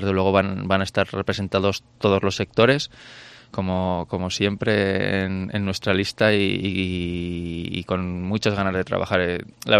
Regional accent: Aragon, Spain; somos españoles en Aragón y aragoneses en España, ¿no? Y bien orgullosos que estamos de hacerlo.

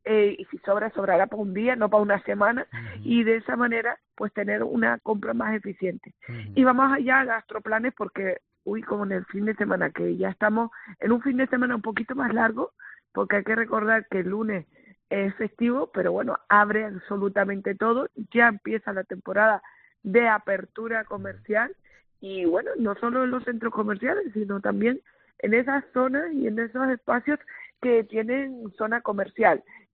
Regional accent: Canary Islands, Spain; seas o no de Tejeda, somos canarios

